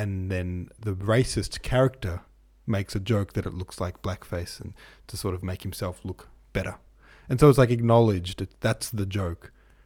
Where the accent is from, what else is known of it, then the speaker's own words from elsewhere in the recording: Australia; Well, I mean, Australia's pretty great too. I do love being Australian.